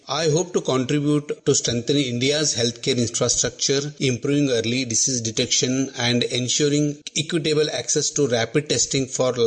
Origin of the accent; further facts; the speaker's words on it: Dharwad, Karnataka, India; ನಾನು ಮೂಲತಃ ಧಾರವಾಡದ ಮಾಲಿಕ್ಯುಲರ್ ವೈರಾಲಜಿಸ್ಟ್ ವಿಜ್ಞಾನಿ.